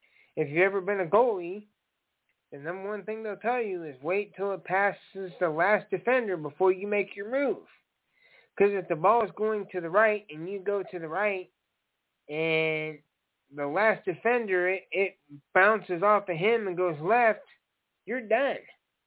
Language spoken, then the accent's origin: English; United States; Like, I'm from the States